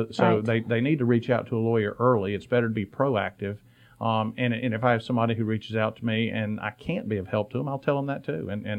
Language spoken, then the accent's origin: English; Albany, Georgia, United States; now in Atlanta, United States; I grew up in Albany and started my practice in Atlanta